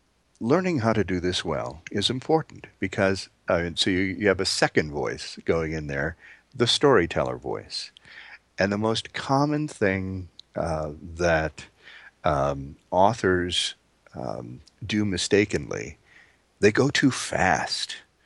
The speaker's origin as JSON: {"language": "English", "region": "Midwest", "country": "United States", "said": "I'm from the Midwest, so I naturally talk a little slowly. But I lived in New York for a while, so I know how they talk"}